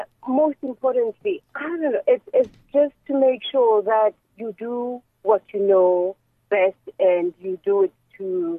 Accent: Johannesburg, Gauteng, South Africa; I grew up in Johannesburg, Kusoweto, Johannesburg

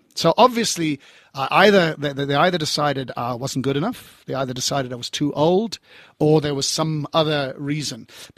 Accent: Ireland; Well, I mean, I'm Irish because I was born and bred there.

